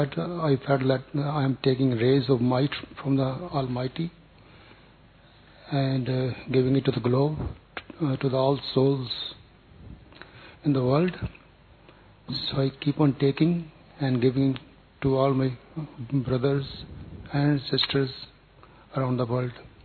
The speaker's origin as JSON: {"language": "English", "town": "Toronto", "region": "Ontario", "country": "Canada", "said": "from Canada, Toronto."}